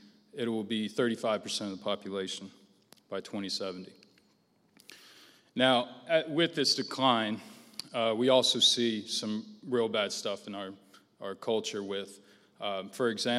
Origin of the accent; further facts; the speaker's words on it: Florida, United States; Now, you know, I'm from Florida, right?